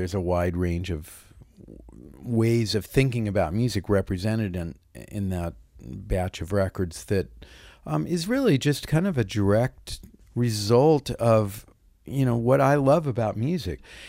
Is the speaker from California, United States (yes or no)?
no; Kansas City, Missouri, United States; I was very lucky just through the chance of chronology and geography to wind up there at the time I did. I mean, Kansas City in the late 60s and early 70s was still a place